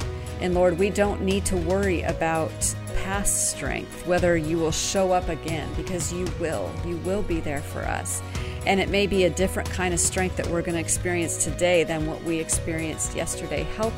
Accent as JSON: {"language": "English", "country": "United States", "said": "at least in my case, since I'm an American, I'm a pull her up by her bootstraps kind of girl."}